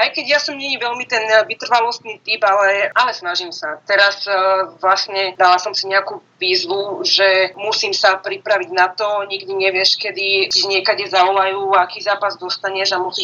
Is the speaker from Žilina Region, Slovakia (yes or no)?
no; Nitra, Nitra Region, Slovakia; Rovnako do tých Michaloviec je to zo západu, ja som z Nitry